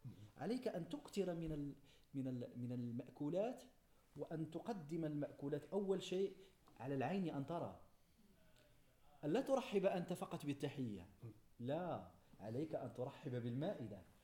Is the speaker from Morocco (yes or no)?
yes; Morocco; accent: Moroccan; نقول في لهجتنا المغربية نكتة حامضة